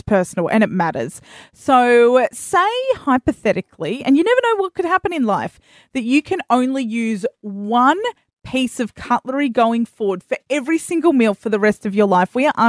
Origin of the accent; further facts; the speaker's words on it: Australia; I'm Australian